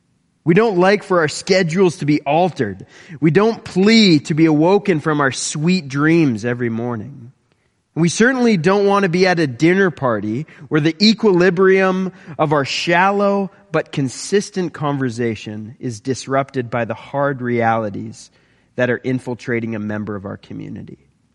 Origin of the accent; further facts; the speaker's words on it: British Columbia, Canada; Well, I grew up in the Fraser Valley, and I've had my fair share of breathtaking hikes.